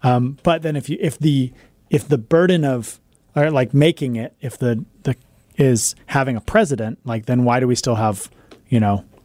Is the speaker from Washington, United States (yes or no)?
yes; Seattle, Washington, United States; growing up in Seattle, it just like, I don't know